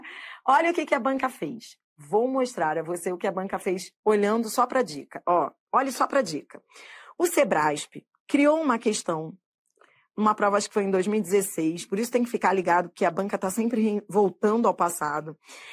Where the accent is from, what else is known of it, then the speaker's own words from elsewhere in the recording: Rio de Janeiro, Brazil; Eu sou carioca, ainda tenho S aí que muda